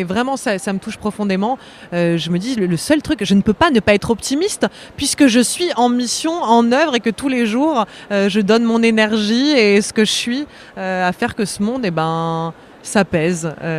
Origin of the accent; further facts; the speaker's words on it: Paris, Île-de-France, France; je parle en tant que parisienne